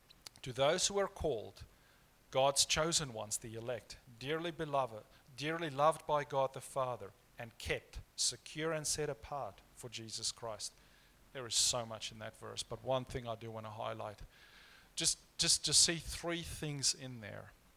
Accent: South Africa; I come from South Africa.

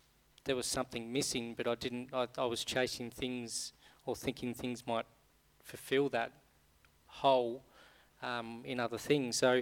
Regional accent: Gisborne, New Zealand; I was born in Gisborne, lived in Gisborne all of my life.

